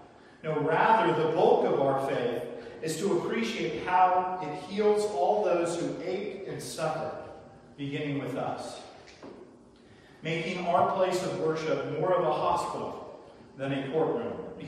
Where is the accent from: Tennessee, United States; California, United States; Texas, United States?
California, United States; moved away; we're from California and we still have to use the lingo, even though we're former Californians and don't identify with the politics of the state.